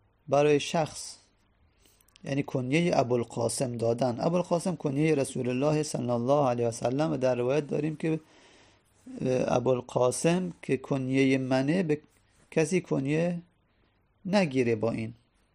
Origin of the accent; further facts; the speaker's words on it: Iran; از قزوین، خب یکی از شهرهای ایران که معروفه دیگه، ما که ایرانی هستیم